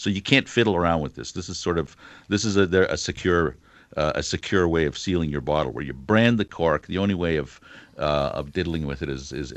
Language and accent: English; Canada; as a Canadian wine journalist, and this is a Canadian wine, I'm always concerned that maybe I'm just a little biased for my own wines.